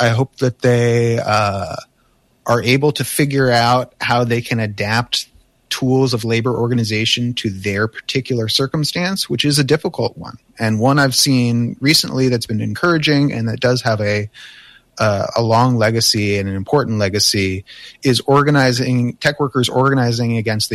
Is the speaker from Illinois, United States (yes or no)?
no; Palo Alto, California, United States; those used bookstores are where I got a lot of my education when I was growing up in Palo Alto.